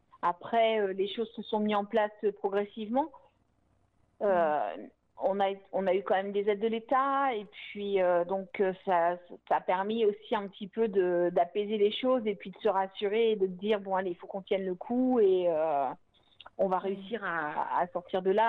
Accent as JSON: {"language": "French", "region": "Normandy", "country": "France", "lives_now": "Alençon, France", "said": "je suis pas alençonnaise d'origine puisque je suis de Haute-Normandie à la base."}